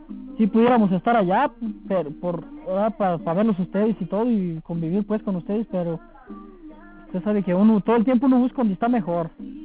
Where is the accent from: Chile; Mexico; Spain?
Mexico; now in United States; Hay la mayoría somos puros mexicanos.